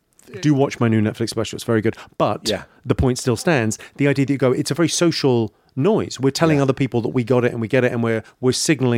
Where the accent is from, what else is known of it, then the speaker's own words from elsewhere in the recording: London, United Kingdom; born there; So I carry an Irish passport. I'm a first generation Irish immigrant. So my parents moved over in the early 70s. I was born in London, just outside London. But like, it's an Irish family. Everyone spoke with an Irish accent at home.